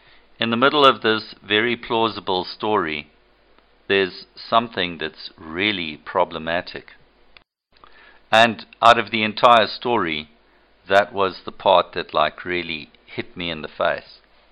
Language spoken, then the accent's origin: English; Zimbabwe; I grew up in Rhodesia, in what had been a British colony, and I went to school at a school named after Winston Churchill.